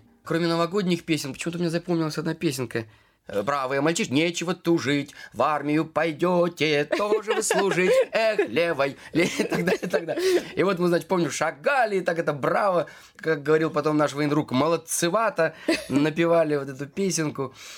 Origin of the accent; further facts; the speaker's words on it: Ukraine; Я вырос на Украине, поэтому, наверное, вспоминаются прежде всего украинские песни.